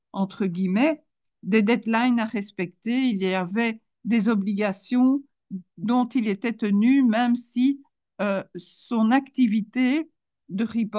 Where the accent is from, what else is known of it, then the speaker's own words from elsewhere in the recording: Belgium; si la question devait se poser chez nous en Belgique pour les administrateurs de sociétés